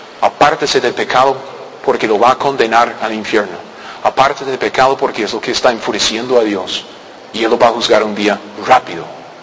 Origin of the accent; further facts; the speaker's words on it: United States; Spanish is a second language; Yo soy un gringo que medio manejo el idioma del español, ¿me entiende?